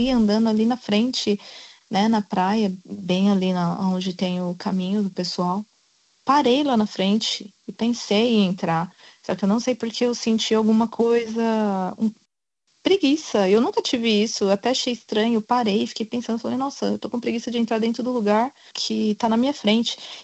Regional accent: Brazil; E como eu sou do Brasil, eu comecei a escutar o tiroteio

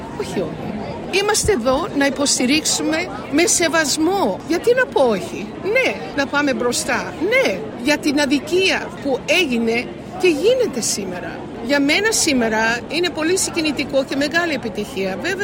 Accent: Sydney, New South Wales, Australia; Εγώ είμαι ένα παιδί που μεγάλωσα στο Σίδνη από μετανάστες γονείς

